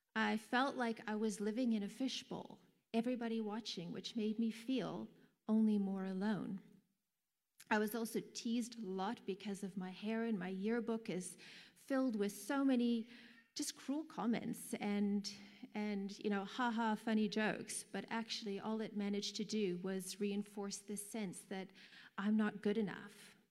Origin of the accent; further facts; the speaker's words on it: Canada; born there; Kind of like how I'm a Canadian because that's the country that I was born in.